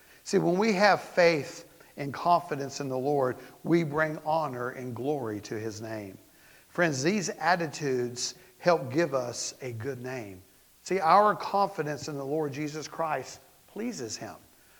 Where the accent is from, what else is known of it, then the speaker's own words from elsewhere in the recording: Australia; I'm not from the area. I'm from Australia.